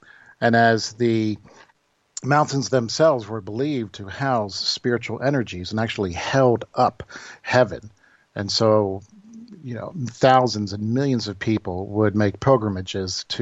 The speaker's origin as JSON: {"language": "English", "country": "United States", "said": "I said I was from the States, and they welcomed me to Ireland and so forth."}